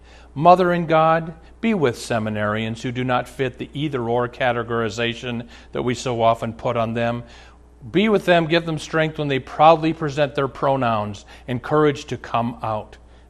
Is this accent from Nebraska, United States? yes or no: yes; Omaha, Nebraska, United States; I'm from Omaha.